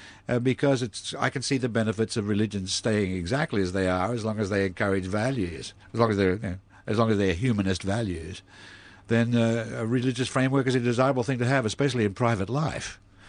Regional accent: Australia; when I was a kid and growing up in Australia, my idea of a personal catastrophe was to be stung by bull ants.

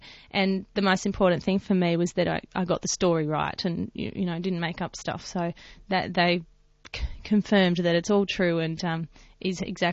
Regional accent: Sydney, New South Wales, Australia; I live in Mascot, so and I grew up in Mascot.

